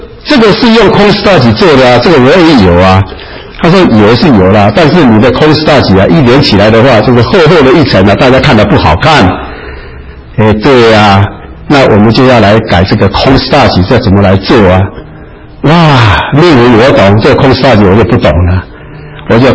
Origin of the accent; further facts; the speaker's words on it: Taiwan; accent: Taiwanese Mandarin; 因为我这个台湾国语呢，这到最后呢，我听不懂的话，请你们大家包涵啊。